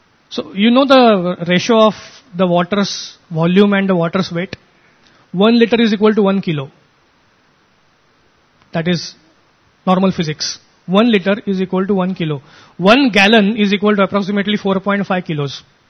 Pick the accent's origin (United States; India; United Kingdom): India; I mean, I am also Indian